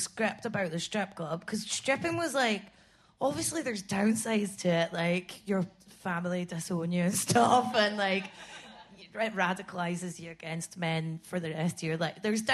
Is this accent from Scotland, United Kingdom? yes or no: yes; Scotland, United Kingdom; Oh, God, yeah. I hate being Scottish now.